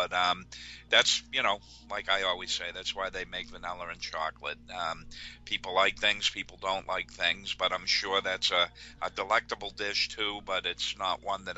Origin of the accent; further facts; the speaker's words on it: New England, United States; And given I'm from New England, I will be very critical of this